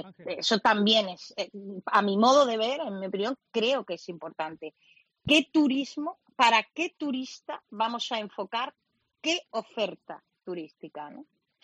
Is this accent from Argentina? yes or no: no; Málaga, Andalusia, Spain; a mí me gustaría como malagueña que también se planteara otra línea de debate